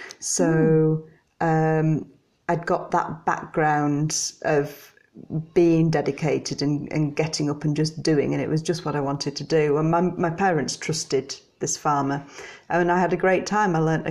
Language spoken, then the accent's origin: English; Backbarrow, North West England, United Kingdom; So I grew up in Backbarrow, which is a little village just down the road.